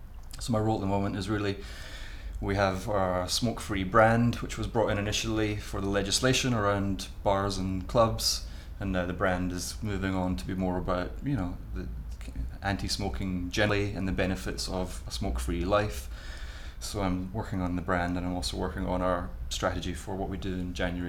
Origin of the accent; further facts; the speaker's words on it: Glasgow, Scotland, United Kingdom; moved away as an adult; now in London, United Kingdom; I am 34. I'm from Glasgow originally, but I now live in Richmond in London.